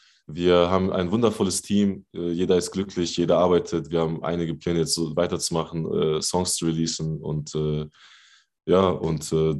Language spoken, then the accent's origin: German; Rhineland-Palatinate, Germany; wir kommen ja alle drei aus der Pfalz und aus einer kleinen Stadt.